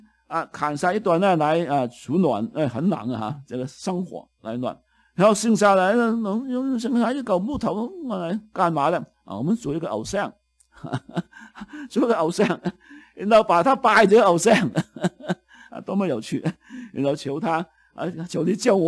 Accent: Hong Kong; 我们香港人就说这个王大仙啊

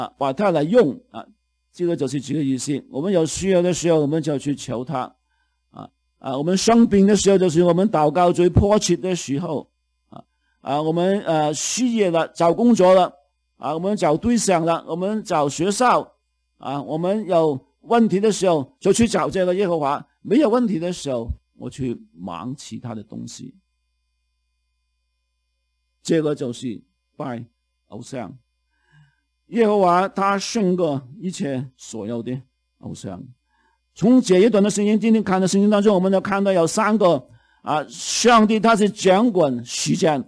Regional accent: Hong Kong; 我们香港人就说这个王大仙啊

